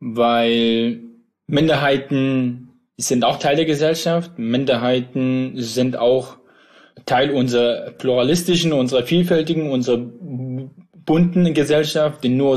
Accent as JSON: {"language": "German", "town": "Plauen", "region": "Saxony", "country": "Germany", "tie": "born or raised there", "said": "ich bin ja in Plauen im Vogtland groß geworden, kenne dementsprechend, wie du auch schon gesagt hast, den ländlichen Raum."}